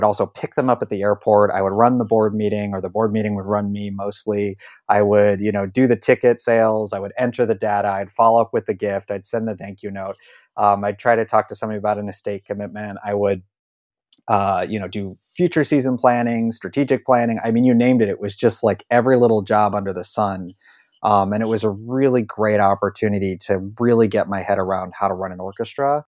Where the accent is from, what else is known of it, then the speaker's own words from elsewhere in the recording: Ashland, United States; I came from Ashland and landed a job.